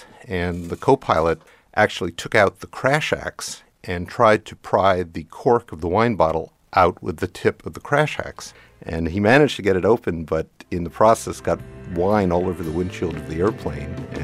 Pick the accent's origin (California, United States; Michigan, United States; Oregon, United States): Oregon, United States; Corvallis; from Corvallis, Oregon.